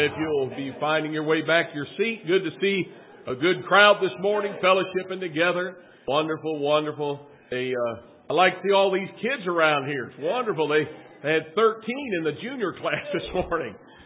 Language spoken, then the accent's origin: English; Michigan, United States; I'm telling you, I'm from Michigan, but it's cold to me, man.